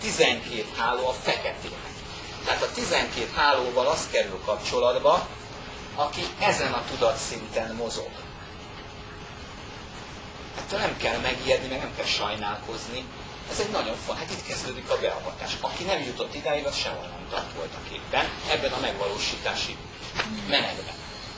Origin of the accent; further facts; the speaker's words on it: Hungary; Idegen szóval raster háló, de mi magyarok vagyunk